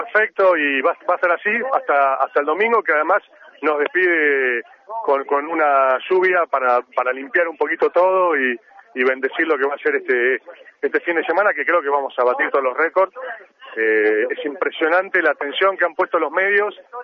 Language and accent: Spanish; Argentina; Somos todos argentinos, la tradición es la tradición argentina.